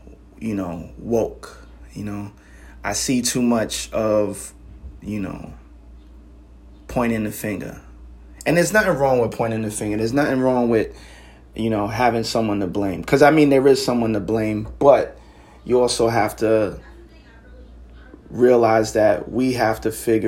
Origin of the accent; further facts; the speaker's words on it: Brooklyn, New York, United States; I grew up in East New York. Brooklyn, New York. I'm a proud Afro-Latino, Black Hispanic, whatever you want to call it, Boricua, Black Puerto Rican